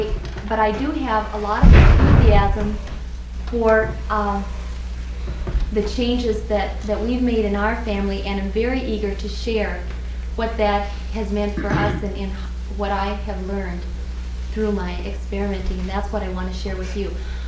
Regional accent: Minnesota, United States; I come from Minnesota.

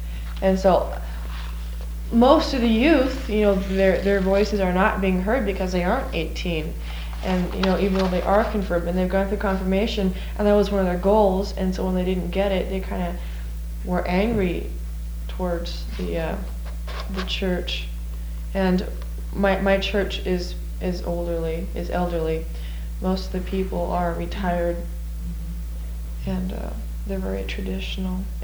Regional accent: Washington, United States; No, I'm from Washington.

